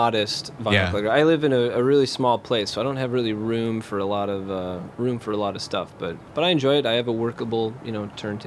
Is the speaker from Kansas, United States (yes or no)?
no; Minneapolis, Minnesota, United States; they have one in my hometown back in Minneapolis